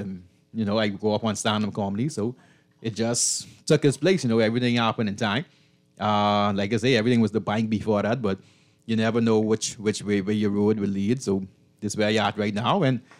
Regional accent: New Providence, Bahamas; Born on Hawkins Hill. No, I born on Hawkins. Born and raised on Hawkins. But before me, my mommy is a Long Island woman.

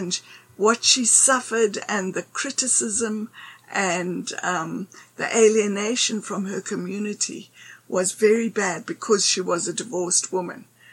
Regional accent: South Africa; born there; I am a South African because I was born here, but that Greekness is so much a part of my internal life and being.

